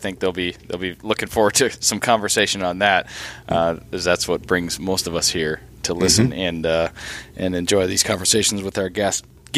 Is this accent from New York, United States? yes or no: no; Duluth, Minnesota, United States; it's been compared to Duluth, Minnesota, my hometown.